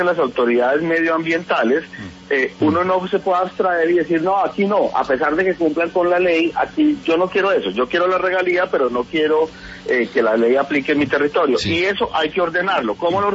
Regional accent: Colombia

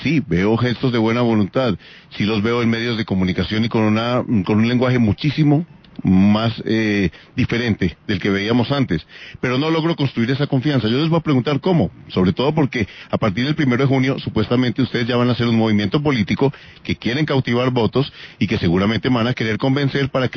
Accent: Colombia; Yo soy un colombiano

